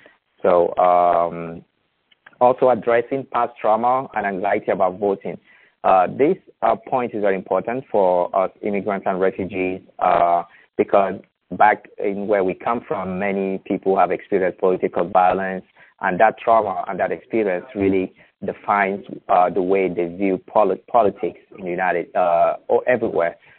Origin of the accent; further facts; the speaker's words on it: Niger; I am originally from Niger, West Africa.